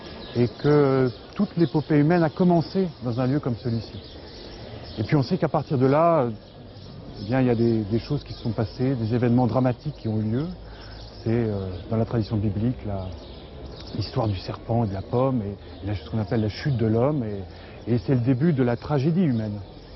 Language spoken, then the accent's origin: French; Spain; French is a second language; Chez nous, en Espagne, dans le sud de l'Espagne, nous voyons le labyrinthe aussi comme une recherche spirituelle.